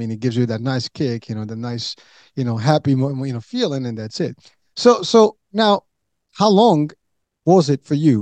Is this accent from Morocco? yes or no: yes; Morocco; I'm originally from Morocco, so I got a little bit of a French culture in me, because I grew up with, back in the days, it was more French Morocco than it is today